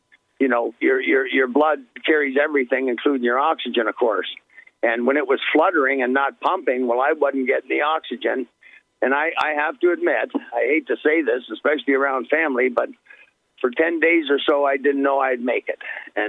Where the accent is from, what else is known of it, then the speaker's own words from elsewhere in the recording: Hamilton, Ontario, Canada; That's the medical center of Canada, is Hamilton, Ontario, my hometown.